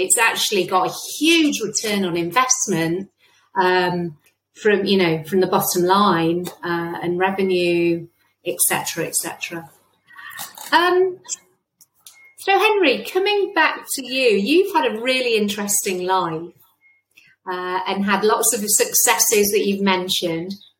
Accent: England, United Kingdom; I say data because I'm English.

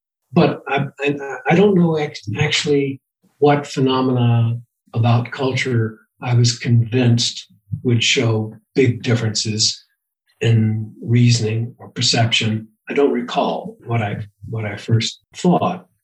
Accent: El Paso, Texas, United States; Because I grew up in El Paso, Texas, where middle-class people shot each other.

